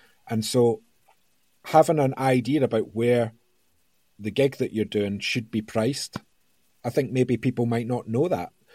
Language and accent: English; Scotland, United Kingdom; I've known Paolo since 2015, and we're both Scottish.